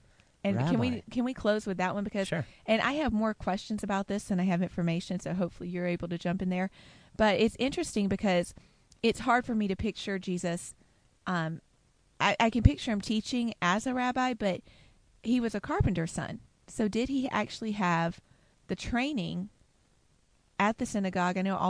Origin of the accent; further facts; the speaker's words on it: Las Vegas, Nevada, United States; We are from Las Vegas, so we are Las Vegans.